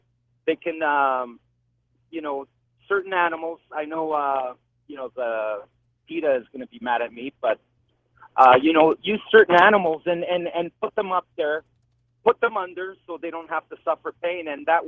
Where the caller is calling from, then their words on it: Canada; I'm Canadian and actually driving in Michigan